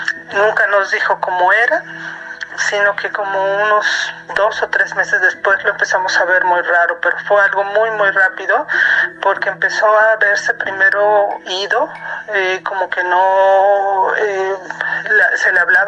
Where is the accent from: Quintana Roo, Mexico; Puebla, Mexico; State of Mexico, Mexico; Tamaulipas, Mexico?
Puebla, Mexico; now in Germany; Yo soy originaria de Puebla, pero ahorita estoy viviendo en Alemania. Desde ahí los estoy escuchando.